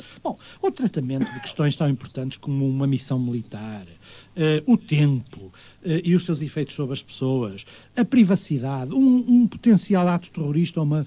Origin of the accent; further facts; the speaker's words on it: Porto, Portugal; Eu que sou do Porto, lembro-me muito bem das cheias da Baixa do Porto.